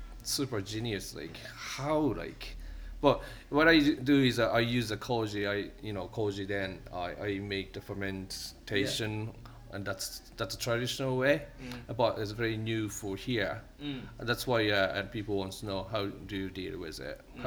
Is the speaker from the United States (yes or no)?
no; Fukuoka, Japan; English is a second language; now in Ireland; I always say, like, I'm from south. I'm from Fukuoka. It's the southwest, and I kind of my body wants to stay in the south.